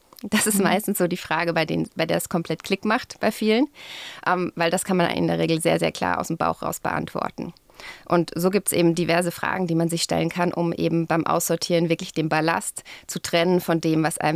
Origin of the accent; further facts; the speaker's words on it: Germany; now in Zürich, Switzerland; Ich komme aus Zürich, jetzt seit 12 Jahren, davor aus Deutschland.